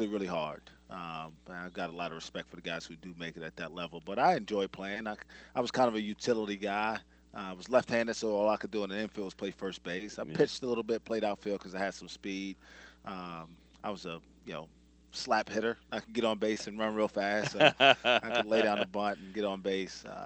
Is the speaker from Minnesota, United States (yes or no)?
no; New York City, New York, United States; growing up in New York City, baseball is not that big a deal in youth leagues.